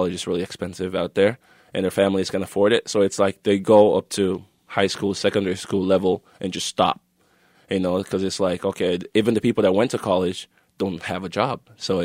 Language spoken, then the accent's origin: English; Kenema, Eastern Province, Sierra Leone; I'm from Kenema, which is a small town. You know, after all the civil war in Sierra Leone, a lot of people go back there and try to help out in different ways